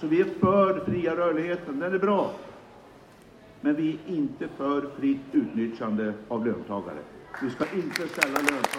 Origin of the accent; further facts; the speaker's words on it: Västernorrland County, Sweden; Jag är uppväxt i Ångermanlands inland.